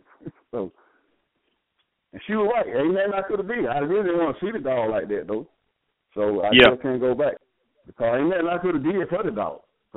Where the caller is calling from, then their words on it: Lynette, Alabama, United States; I'm calling from Lynette, Alabama.